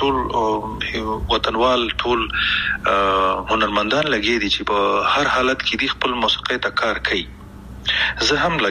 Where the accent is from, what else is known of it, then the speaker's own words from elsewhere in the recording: Afghanistan; مونږ کوم افغانان یو چې خپل خپې وو کنه مونږ کوم پښتانه او پتیالی او نومیالی یو